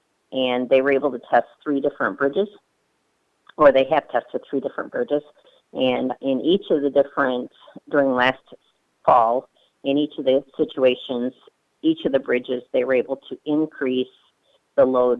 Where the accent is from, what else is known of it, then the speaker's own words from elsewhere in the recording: Michigan, United States; I'm a farmer from Lenawee County.